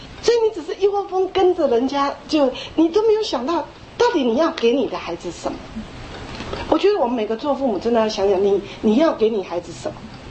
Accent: China; 其实我觉得我们中国人很多是该管教的时候没管教，该爱的时候没爱。

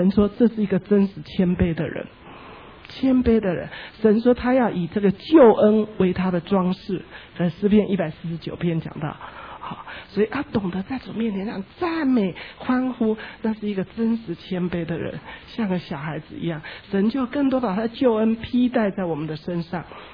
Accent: China; 好像我们中国人好像这一方面特别保守

